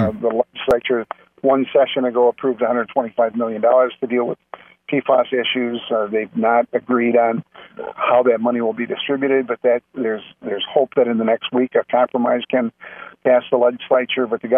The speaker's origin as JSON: {"language": "English", "town": "Wausau", "region": "Wisconsin", "country": "United States", "said": "I'm from the Wausau area."}